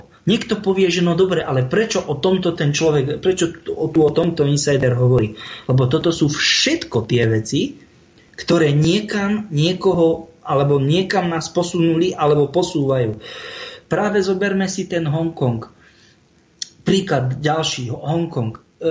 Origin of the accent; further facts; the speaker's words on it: central Slovakia, Slovakia; u nás sa tak pekne hovorilo, lebo som zo stredného Slovenska